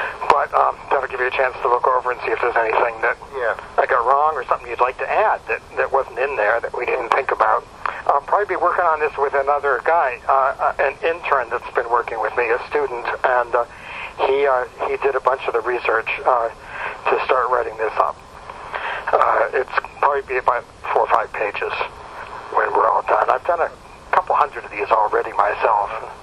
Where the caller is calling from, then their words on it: Boston, Massachusetts, United States; I'm calling from Boston, and I basically write a lot of brief baseball biographies, specializing in the Red Sox.